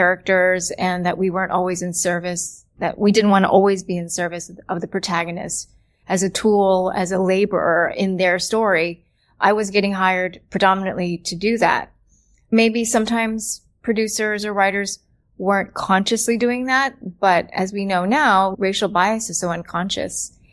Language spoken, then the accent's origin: English; Virginia Beach, Virginia, United States; I grew up in a predominantly white community. There were Filipinos in the area. I grew up in Virginia Beach.